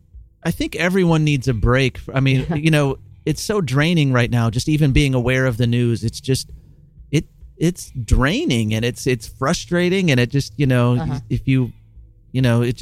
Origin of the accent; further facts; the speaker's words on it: United States; I don't want to say I'm an American because I just don't want to have to talk about politics.